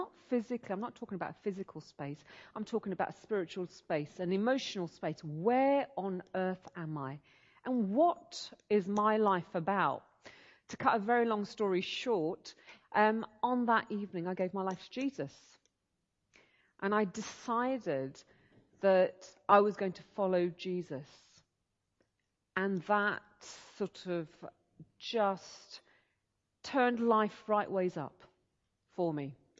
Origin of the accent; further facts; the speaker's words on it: Smethwick, West Midlands, United Kingdom; also born or lived in Birmingham; I was born in Birmingham many years ago, actually not that many. No, let me amend that moment. Grew up most of my life in Smethwick.